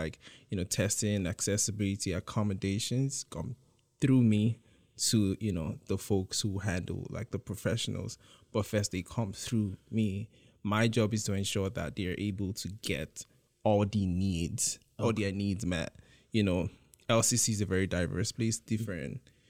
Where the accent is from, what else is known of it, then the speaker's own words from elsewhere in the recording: Nigeria; because it's much easier here. Mm-hmm. I'm from Nigeria.